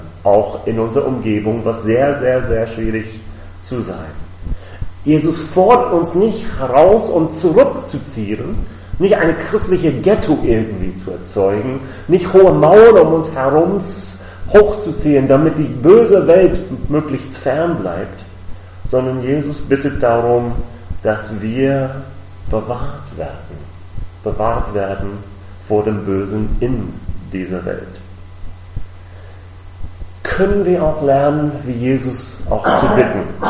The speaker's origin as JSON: {"language": "German", "region": "Virginia", "country": "United States", "tie": "born or raised there", "said": "ich war in Deutschland für ein Jahr, ging wieder zurück in meine Heimat, in den Vereinigten Staaten, Virginia"}